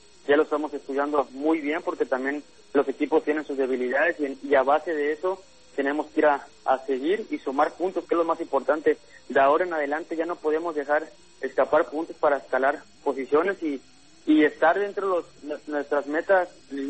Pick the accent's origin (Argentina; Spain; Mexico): Mexico; donde uno como mexicano también trata de aprenderle